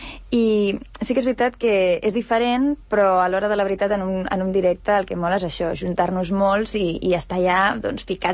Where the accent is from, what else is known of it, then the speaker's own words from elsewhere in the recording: Catalonia, Spain; jo sóc vallesana, perquè sí que és veritat que em trobaràs tant a Sant Cugat, com a Cerdanyola, com a Rubí, i... Visc a Cerdanyola el que posa el meu DNI